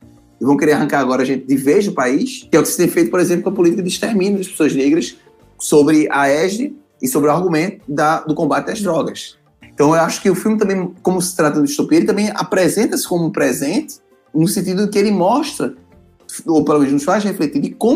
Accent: Brazil; é o meu país, é meu lugar de fala. Ou seja, eu sou brasileiro e brasileira.

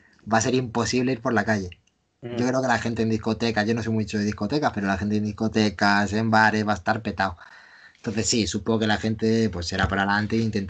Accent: Madrid, Community of Madrid, Spain; Soy madrileño.

